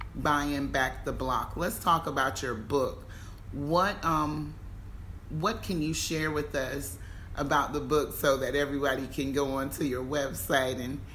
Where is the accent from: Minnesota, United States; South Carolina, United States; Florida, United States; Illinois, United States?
South Carolina, United States; Sumter; now in California, United States; he was in my hometown in the East Coast, in a little town called Merck City, Sumter, South Carolina.